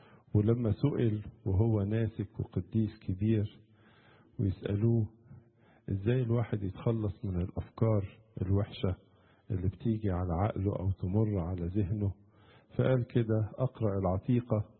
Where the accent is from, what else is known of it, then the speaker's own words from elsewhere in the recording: Egypt; هو بتاعنا كلنا كمصريين وبتاع كل العالم.